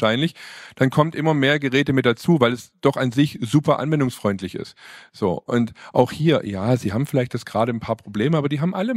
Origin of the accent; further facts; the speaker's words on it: Baden-Württemberg, Germany; Ja, ich bin Schwabe.